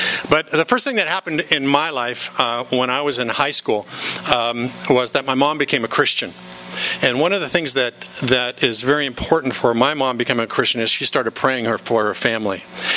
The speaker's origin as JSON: {"language": "English", "town": "La Habra", "region": "California", "country": "United States", "tie": "born or raised there", "said": "I grew up in La Habra. North Orange County."}